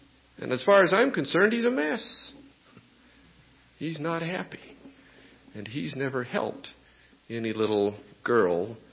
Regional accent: Utah, United States; See, I grew up in Utah.

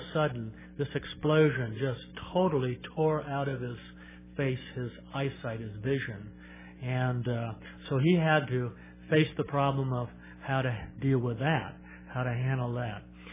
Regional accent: California, United States; I grew up in Southern California, and one of the things I really loved about living there was the beaches.

